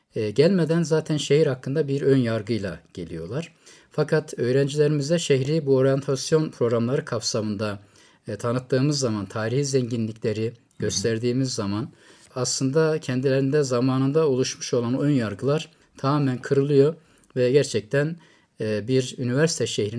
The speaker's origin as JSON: {"language": "Turkish", "town": "Sarıkamış", "region": "Kars", "country": "Turkey", "tie": "born or raised there", "also_born_or_lived": "Trabzon / Erzurum", "said": "ben 1968 Trabzon doğumluyum. İlk orta öğrenimimi Sarıkamış'ta tamamladım. Liseyi Erzurum'da okudum."}